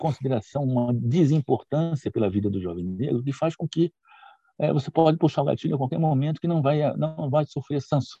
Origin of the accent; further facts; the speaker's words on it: Rio de Janeiro, Brazil; moved away; eu sou carioca, mas já não moro no Rio há muito tempo.